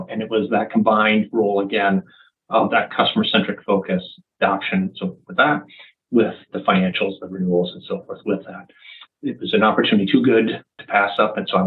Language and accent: English; Ontario, Canada; moved away as an adult; now in Framingham, United States; I'm originally from Canada, about 5.5 years into my CA career. I transferred to Massachusetts from outside of Toronto in Canada